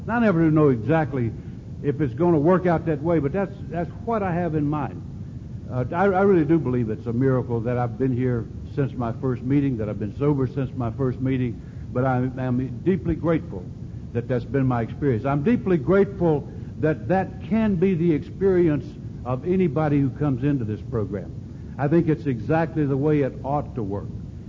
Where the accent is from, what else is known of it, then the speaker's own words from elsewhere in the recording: Aberdeen, North Carolina, United States; an alcoholic. I'm from Aberdeen, North Carolina.